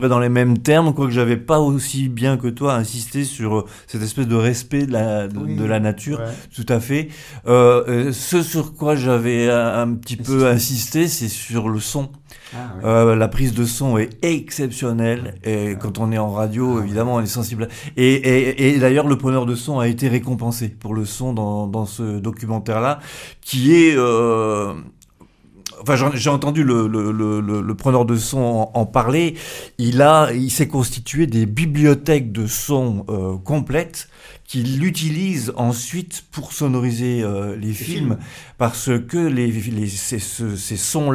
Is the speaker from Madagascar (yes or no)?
no; Grand Est, France; Salut camarade, je suis Lorrain, je tenais à le dire.